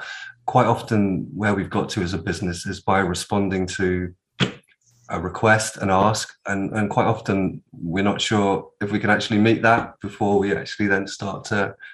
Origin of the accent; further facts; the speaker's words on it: Germany; So I grew up British Army on the Rhine, so living in Germany quite a lot.